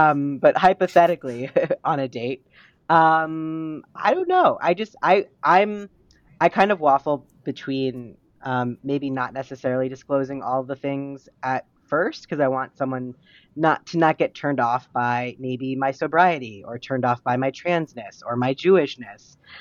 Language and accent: English; Columbus, Ohio, United States; Not necessarily like a Trump thing, but like a small town, like you're from Ohio. It's like, well, I'm from Columbus, which is like very progressive.